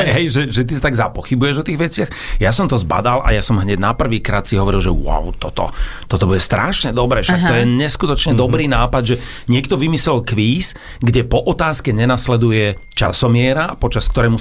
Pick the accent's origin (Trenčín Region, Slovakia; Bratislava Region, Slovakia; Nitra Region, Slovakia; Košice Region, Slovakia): Bratislava Region, Slovakia; Bratislava; Ja som Bratislavčan.